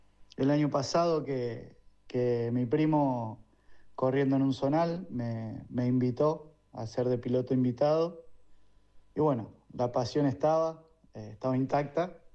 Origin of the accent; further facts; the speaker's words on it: Marcos Juárez, Córdoba, Argentina; Soy director y docente en un terciario, acá en mi ciudad natal, Marco Juárez.